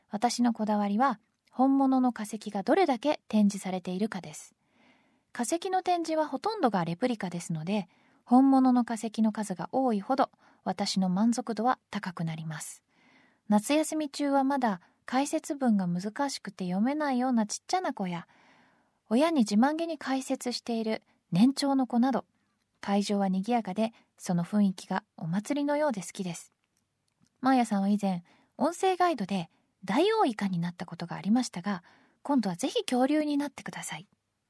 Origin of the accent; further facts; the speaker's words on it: Tokyo, Japan; 東京育ちだとね